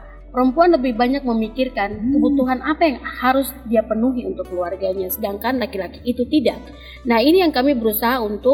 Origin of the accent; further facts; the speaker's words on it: Sorong, Southwest Papua, Indonesia; Baik, asal saya sebenarnya dari Sorong.